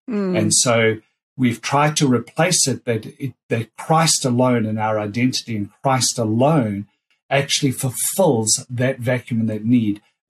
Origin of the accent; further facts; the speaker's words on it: Australia; being Australian